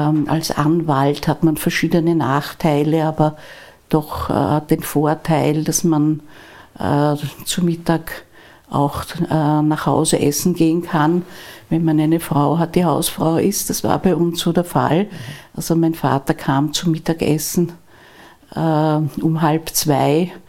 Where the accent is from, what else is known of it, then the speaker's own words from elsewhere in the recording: Vienna, Austria; wir sind ja aus Wien alle